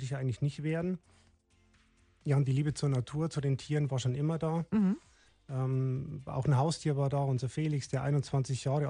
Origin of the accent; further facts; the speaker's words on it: Landau an der Isar, Bavaria, Germany; also born or lived in Landshut; 2 Wochen im Wärmebettchen und dann rüber nach Landau an der Isar, wo ich ja dann ja auch groß geworden bin.